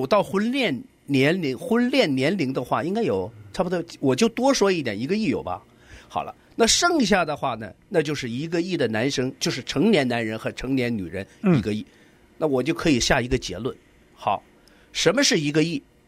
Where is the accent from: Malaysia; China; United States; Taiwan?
China; Northeast China; 那特别是我们东北人，几乎我们的整个冬天都是陪着雪花，然后一起经历过这个严寒的冬天的考验的。